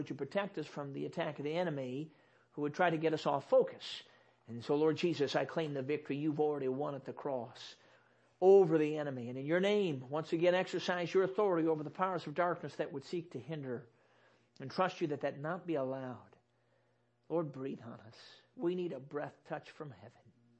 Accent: Chicago, Illinois, United States; Now, I'm a city kid. I grew up in Chicago.

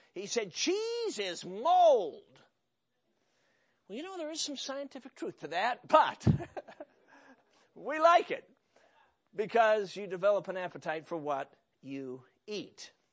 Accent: Chicago, Illinois, United States; Now, I grew up in Chicago.

